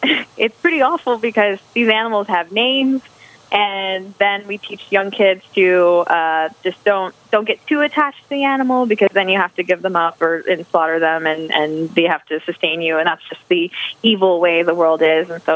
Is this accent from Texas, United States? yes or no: yes; Texas, United States; I come from Texas where I raised chickens and they had a really good life.